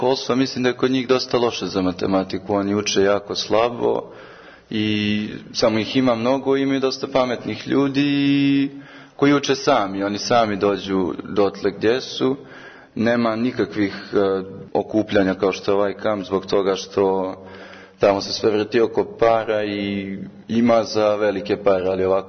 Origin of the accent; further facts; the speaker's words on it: Podgorica, Montenegro; also born or lived in Belgrade; now in United States; ja sam iz Podgorice u Crnoj Gori. Išao sam u matematičku gimnaziju u Beogradu i trenutno sam na MIT-u.